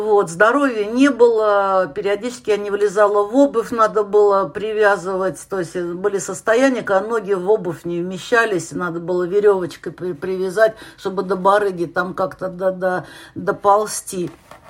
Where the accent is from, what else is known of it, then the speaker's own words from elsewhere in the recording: Saint Petersburg, Russia; Я из Питера.